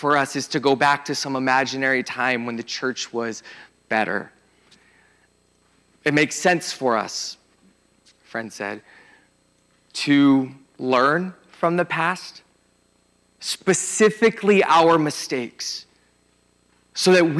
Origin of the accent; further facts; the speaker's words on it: Atlanta, Georgia, United States; I grew up in Atlanta 50 years ago. And my parents before me.